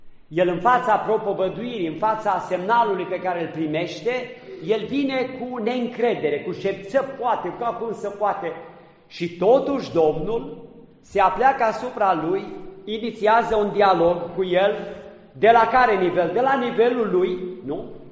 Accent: Romania; Deci noi toți ne numim oameni, suntem români, vorbim românește, noi suntem români, nu?

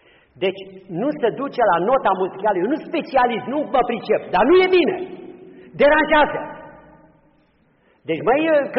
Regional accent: Făgăraș, Brașov County, Romania; Eu nu pot suporta ca la Făgăraș să cânte fiecare pe limba lui. Sunt făgărășan, dar am altă regu

